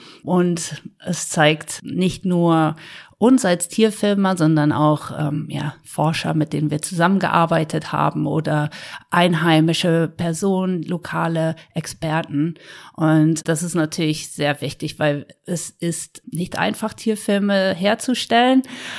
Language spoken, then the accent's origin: German; North Sea coast, Germany; Aber ich bin an der Nordsee aufgewachsen, dort, wo es viel Strömung und Wellen gibt